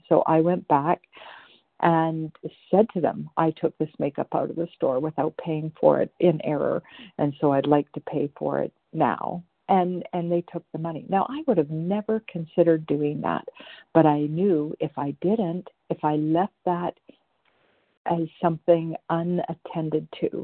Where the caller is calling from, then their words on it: British Columbia, Canada; I'm calling from BC, Canada this morning.